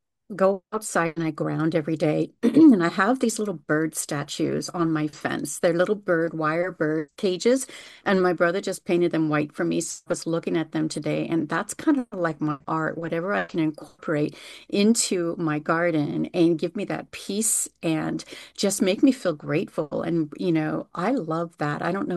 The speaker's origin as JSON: {"language": "English", "region": "California", "country": "United States", "tie": "born or raised there", "said": "I'm in the Los Angeles area. I grew up in the San Gabriel Valley. I'm currently in the high desert."}